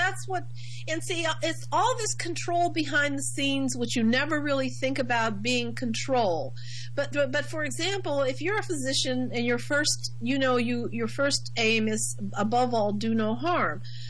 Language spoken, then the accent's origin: English; Midwest, United States; I'm originally from the Midwest, and in the Mid, there are a lot of, both in Pennsylvania, Ohio, Indiana, and Illinois, there are fairly good-sized populations of Amish.